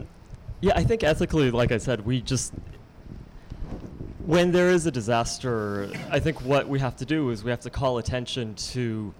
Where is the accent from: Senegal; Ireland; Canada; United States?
Canada; I am from Canada, I'm going to this foreign country.